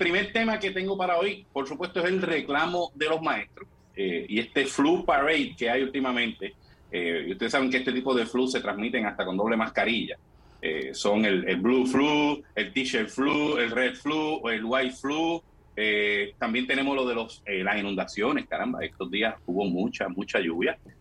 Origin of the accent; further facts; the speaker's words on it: Corozal, Puerto Rico; he estado hasta en lo que no existe, dice mi gente acá en mi pueblo de Corozal.